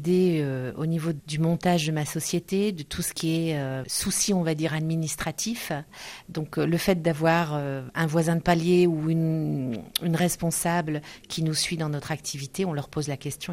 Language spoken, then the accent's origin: French; Dunkirk, Hauts-de-France, France; Je viens de Dunkerque, de la région dunkerquoise, et je travaille sur Calais. J'ai travaillé sur Calais pendant une 20aine d'années